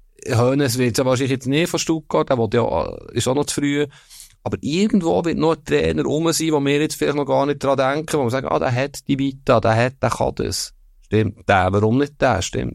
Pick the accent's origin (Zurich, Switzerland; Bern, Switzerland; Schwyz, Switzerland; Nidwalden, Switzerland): Bern, Switzerland; Bern natürlich, Bern.